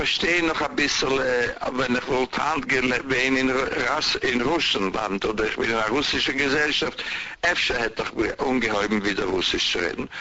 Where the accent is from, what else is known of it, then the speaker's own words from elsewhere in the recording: Vienna, Austria; moved away; also born or lived in Latvia; ich bin du aufgewachsen in Wien bis 38, 38 bin ich, wir sind mal weg, mein Mama, Tate, Brüder und ich.